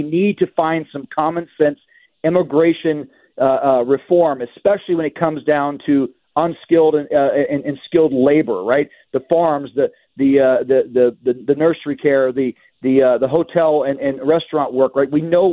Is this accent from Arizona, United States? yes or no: yes; Arizona, United States; both in Washington and right here in my home state of Arizona and along the Southwest border.